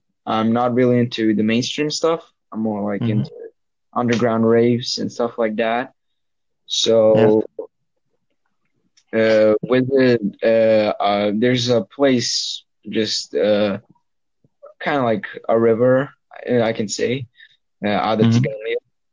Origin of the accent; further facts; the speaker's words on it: Belgrade, Serbia; English is a second language; I'm from Belgrade, that's the capital city.